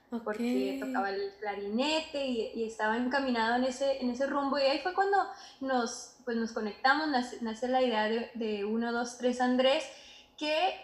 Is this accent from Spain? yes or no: no; United States; y yo crecí en Estados Unidos. Mis padres son inmigrantes colombianos.